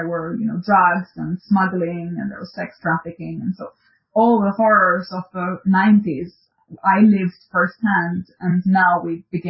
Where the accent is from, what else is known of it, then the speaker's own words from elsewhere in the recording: Durrës, Durrës County, Albania; I remember I grew up in Durrës, which was a seaside city